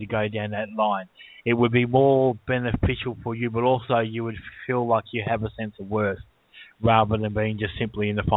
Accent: Australia; Yes, I do, and I'm Australian.

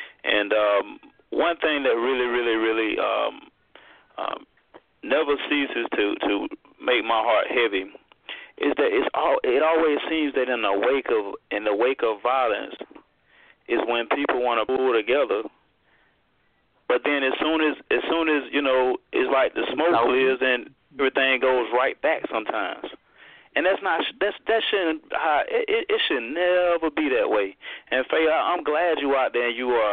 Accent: Macon, Georgia, United States; I remember growing up in Macon where, you know, 97.9 WIBB and all of the other stations in the local surrounding area were out there

